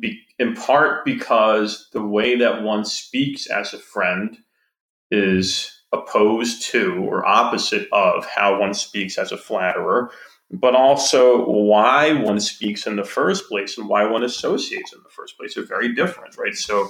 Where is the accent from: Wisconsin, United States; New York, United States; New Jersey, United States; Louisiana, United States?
Wisconsin, United States; It's just there, and I'm from Wisconsin.